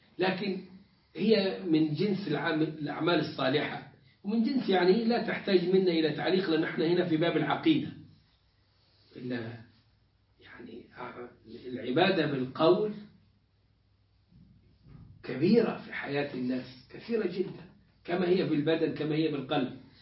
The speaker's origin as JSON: {"language": "Arabic", "country": "Egypt", "said": "كان عندنا في مصر سفير الامريكي، نفاجأ انه أنا كل شويه راح يحضر مولد، ده مولد البدوي، ده مولد الحسين."}